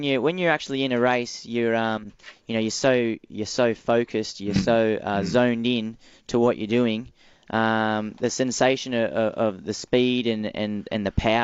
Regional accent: Sydney, New South Wales, Australia; Not at all, actually. I come from the northern beaches of Sydney.

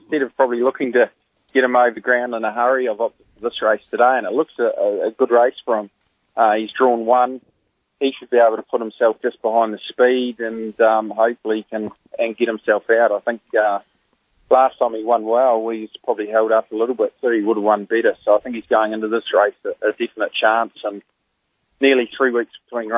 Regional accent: Woodlawn, New Zealand; I'm from Woodlawn, New Zealand. That's probably about as landlocked as you get.

